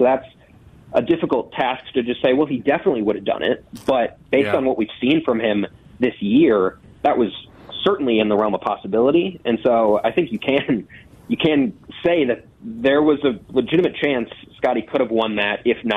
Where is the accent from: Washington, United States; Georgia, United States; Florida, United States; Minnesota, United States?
Minnesota, United States; Eagan; Egan. I'm back in Egan right now.